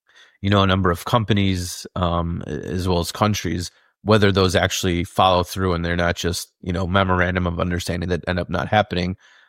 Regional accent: United States; as an American, I felt totally fine

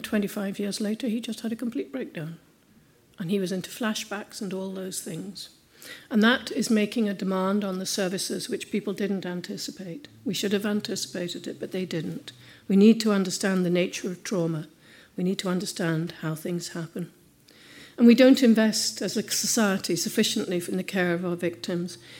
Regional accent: England, United Kingdom; moved away; I came from England where the poppy was just part of life.

